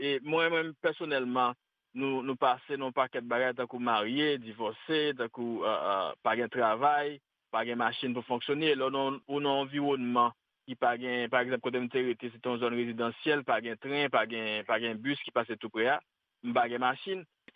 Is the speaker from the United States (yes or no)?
yes; Washington, District of Columbia, United States; French is a second language; je suis sorti quitter notre Carolina, je viens de Washington, DC. C'est là que je viens de Washington, D.C.